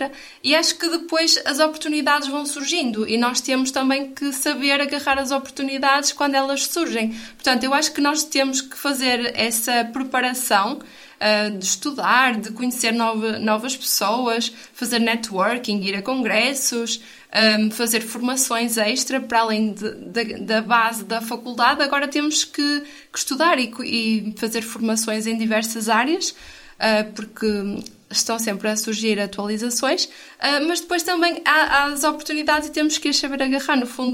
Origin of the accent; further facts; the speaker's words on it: Portugal; now in France; porque reconhecem que eu não sou francesa e perguntam, mas que língua é? E eu digo, é português.